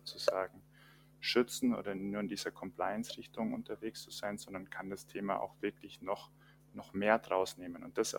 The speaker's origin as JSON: {"language": "German", "town": "Rosenheim", "region": "Bavaria", "country": "Germany", "said": "ich bin 28 Jahre alt. Ich komme ursprünglich aus Rosenheim"}